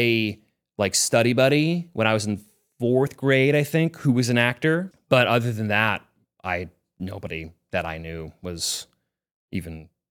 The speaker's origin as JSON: {"language": "English", "town": "Simi Valley", "region": "California", "country": "United States", "said": "I'm from Simi Valley"}